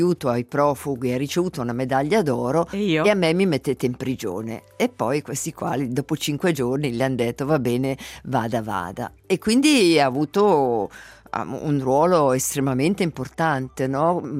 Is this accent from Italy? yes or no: no; Solduno, Ticino, Switzerland; quando io ero bambina, e io sono di Solduno